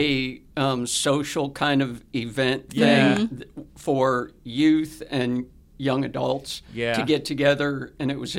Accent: Sarasota, Florida, United States; I had a sister that was 2 years older than me, and so we grew up down there in Sarasota. We were a quote-unquote Christian family

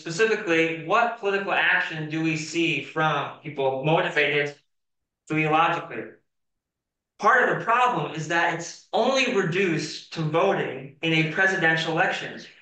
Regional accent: South Dakota, United States; He said North Dakota, but I grew up right underneath it. I'm from South Dakota.

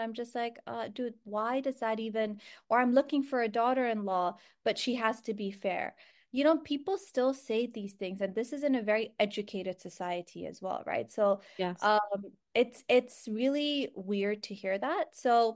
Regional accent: Pakistan; So growing up, I'm Pakistani. So, I grew up in a household where, Pakistanis, the culture is that the fairer you are, the prettier you are, right?

